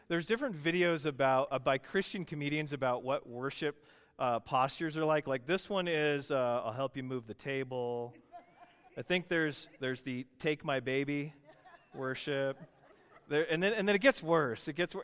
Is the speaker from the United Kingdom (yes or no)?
no; Canada; I have Northern European roots, and I'm from Canada originally.